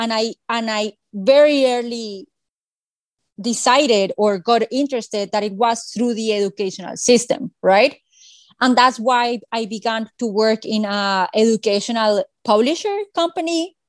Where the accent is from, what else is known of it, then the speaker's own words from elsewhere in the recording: Bogota, Bogotá Capital District, Colombia; I am originally from Bogota, Colombia, the capital, a city that many people sometimes surprise when I tell them that it's over 9 million people. I am a cisgender heterosexual female.